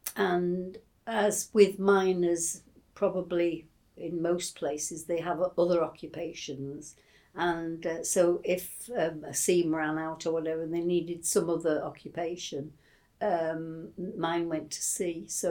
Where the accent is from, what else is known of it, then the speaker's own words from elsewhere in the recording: Rhyl, Wales, United Kingdom; also born or lived in Liverpool, England; Yes, I was born in Liverpool, although my parents lived in Rhyl.